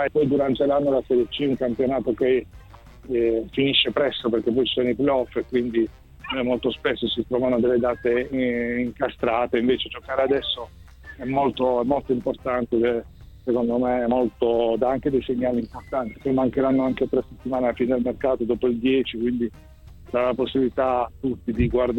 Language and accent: Italian; Bari, Apulia, Italy; perché poi da Barese chiaramente è sempre un piacere vedere i rapporti cordiali con la città della, la squadra della propria città.